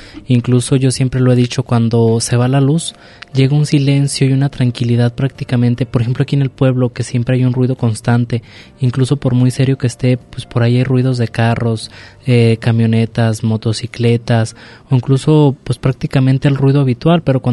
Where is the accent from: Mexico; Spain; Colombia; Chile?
Mexico; incluso como buenos mexicanos que dejamos todo para el último.